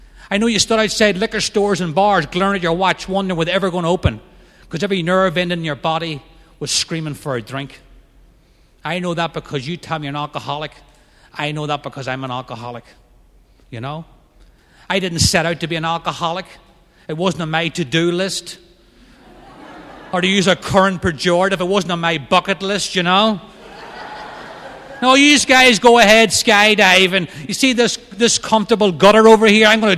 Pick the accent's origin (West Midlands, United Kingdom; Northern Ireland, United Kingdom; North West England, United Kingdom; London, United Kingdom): Northern Ireland, United Kingdom; As a kid growing up in Northern Ireland, I was irritable, discontent.